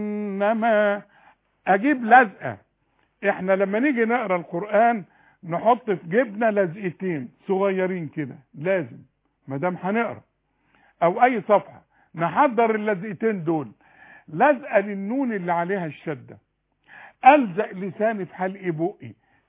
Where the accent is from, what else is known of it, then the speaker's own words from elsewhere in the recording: Cairo, Cairo Governorate, Egypt; born there; خدي بالك انا امي من الشرقية وابويا من الشرقية، بس انا اتولدت بقى في سيدنا الحسين